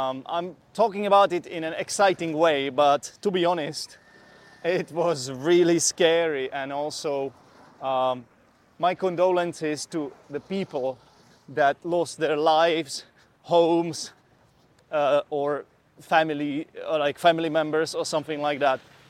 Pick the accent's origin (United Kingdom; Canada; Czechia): Czechia; will be me describing to you the experience of someone who comes from Central Europe. I'm from the Czech Republic